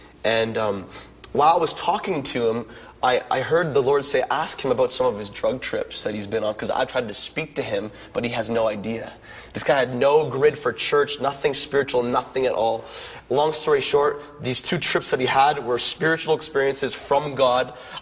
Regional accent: Canada; I'm from Canada.

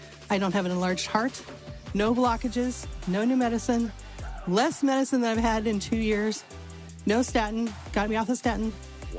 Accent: San Antonio, Texas, United States; from San Antonio, Texas.

